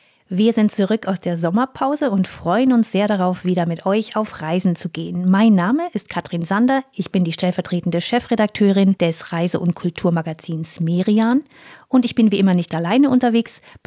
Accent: Meißen, North Rhine-Westphalia, Germany; nicht aus diesem Meißen, sondern aus einem Dorf in Ostwestfalen, das genauso heißt.

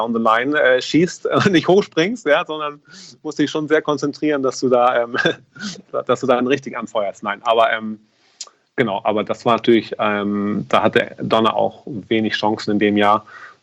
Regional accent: Hamburg, Germany; ich komme aus Hamburg

